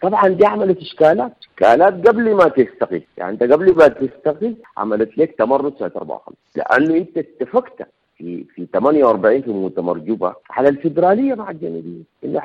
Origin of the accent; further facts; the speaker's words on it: Sudan; احنا بقينا سودانيين معروفين في العالم اننا سودانيين.